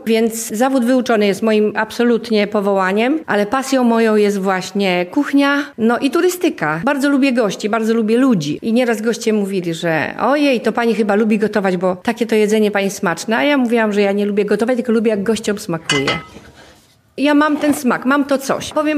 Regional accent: Majdan Sopocki, Lublin Voivodeship, Poland; bo ja pochodzę w ogóle z tych stron. Ja pochodzę z Majdanu Sopockiego. To jest blisko. Tutaj kuchnia mieszała się polska z rusińską kuchnią. Ja jestem półkrwi rusinką, ponieważ moi dziadkowie ze strony taty byli Rusinami, którzy zmienili wyznanie w 18 roku.

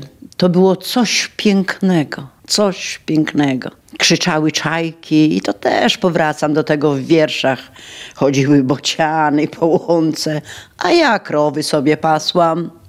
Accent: Witulin, Lublin Voivodeship, Poland; I żeby napisać jakiś wiersz, to ja biegnę myślami do Witulina. Tam widzę rodziców, rodzeństwo i wszystko to, co mnie otaczało.

